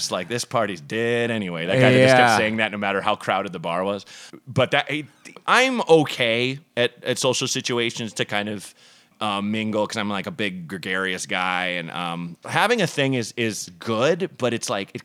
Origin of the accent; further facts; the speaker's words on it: Oregon, United States; maybe that's because I grew up in Oregon.